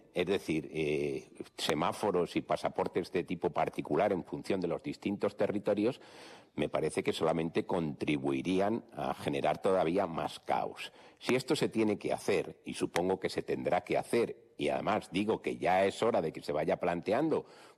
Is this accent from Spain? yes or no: yes; Spain; Todos somos españoles